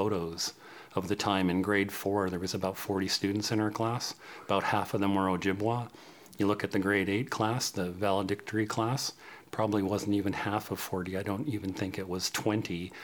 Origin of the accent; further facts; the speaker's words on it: Ontario, Canada; than I do in my hometown in Northern Ontario